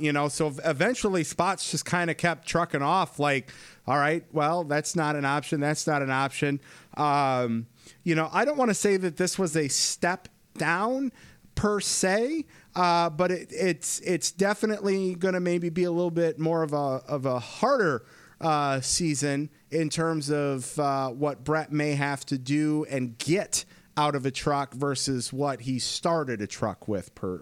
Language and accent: English; Michigan, United States; 17 years old from my home state of Michigan